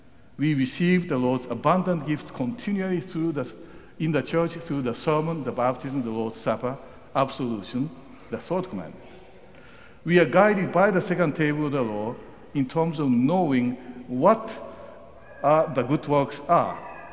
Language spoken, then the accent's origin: English; Japan; I came from Japan, and Japan is known sometimes with a high moral standard.